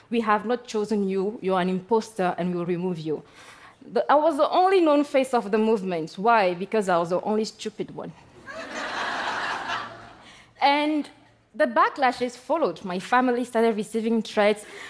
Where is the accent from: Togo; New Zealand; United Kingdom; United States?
Togo; English is a second language; I come from Togo, by the way. It is a beautiful country located in West Africa.